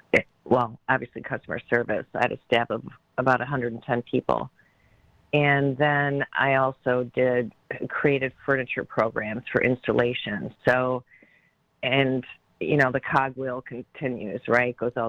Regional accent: Wisconsin, United States; also born or lived in Texas; I lived in Texas for several years, and people would say, oh, you're from Minnesota. No, I'm from Wisconsin.

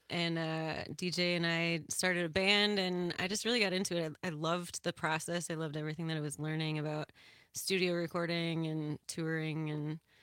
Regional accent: Fort Atkinson, Wisconsin, United States; So I grew up in Fort Atkinson, which is southeast of here.

